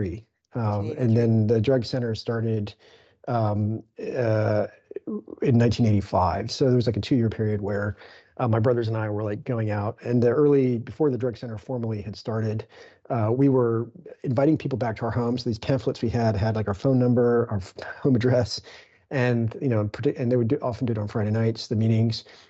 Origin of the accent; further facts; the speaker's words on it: Madrid, Community of Madrid, Spain; English is a second language; I grew up in Madrid and just assumed everyone sounds like me.